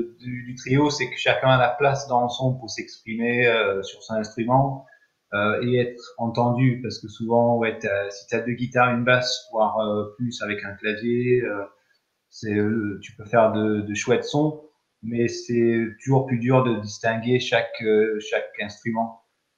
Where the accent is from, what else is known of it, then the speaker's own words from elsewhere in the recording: United Kingdom; French is a second language; now in France; on est anglais à la base, même si ça fait très longtemps qu'on est en France